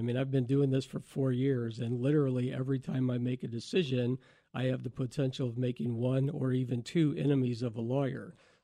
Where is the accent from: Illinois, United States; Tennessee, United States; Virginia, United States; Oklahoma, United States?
Illinois, United States; Herscher; I grew up in Hersher, Illinois, up by Kankakee, a small farming community.